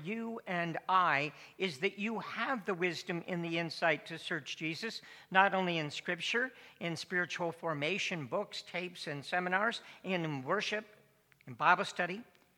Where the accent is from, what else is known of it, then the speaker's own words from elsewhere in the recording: Simcoe, Ontario, Canada; including my hometown of Simcoe